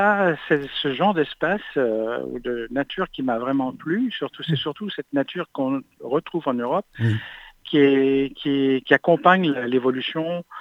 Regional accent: Quebec, Canada; moved away as an adult; now in France; Et je suis venu en France en 84 pour un an.

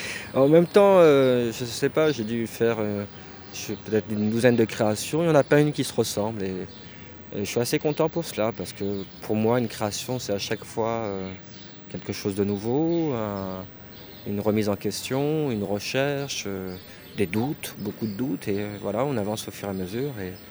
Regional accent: Lyon, Auvergne-Rhône-Alpes, France; moi je suis un Lyonnais. Je suis né à Lyon, j'ai grandi à Lyon. Et voilà, je suis issu de ce qu'on appelle une double culture. Mes parents sont algériens.

